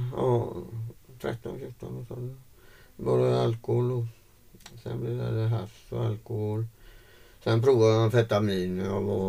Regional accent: Floda, Västra Götaland County, Sweden; now in Alingsås, Sweden; Så jag är uppvuxen i Floda och bott i Alingsås då

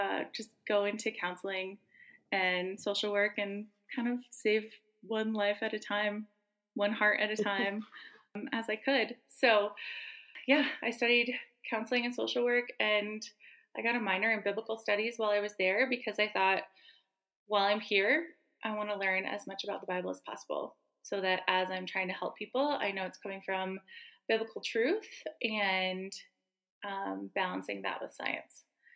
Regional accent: Louisville, Colorado, United States; So I grew up in Colorado, born and raised. Pretty much it was all I knew until I graduated high school. I was born in Boulder and lived outside of Boulder in a small town, Lewisville, until I was 18.

